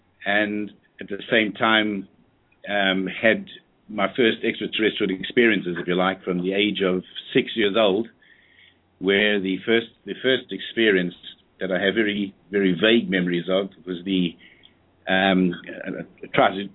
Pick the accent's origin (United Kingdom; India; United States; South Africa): South Africa; moved away as an adult; my parents are British, but I was born in South Africa, stayed there for 19 years, grew up right in the middle of the apartheid era